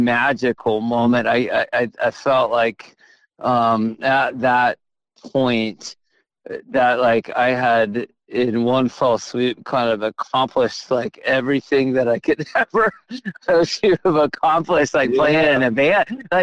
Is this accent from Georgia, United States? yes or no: yes; Marietta, Georgia, United States; also born or lived in Kentucky; I grew up in Marietta. My family moved down from Kentucky when I think I was about 6 or 7 years old.